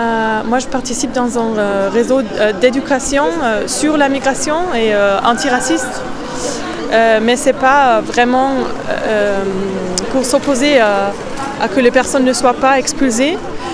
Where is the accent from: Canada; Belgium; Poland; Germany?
Germany; French is a second language; now in France; je viens d'Allemagne et maintenant je fais un stage dans la CIMAD.